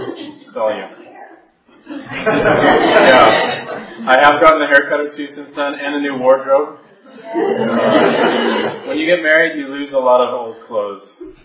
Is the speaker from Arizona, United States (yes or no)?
yes; Arizona, United States; I come all the way from America, the United States. I come from the desert, which is looks kind of like this in Arizona.